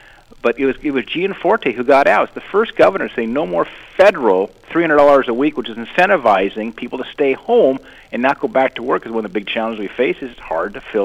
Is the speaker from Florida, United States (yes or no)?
no; Montana, United States; folks, when they hear I'm from Montana, they think, well, you're out there where you guys don't know anything, you're out there in the West and in the rural communities.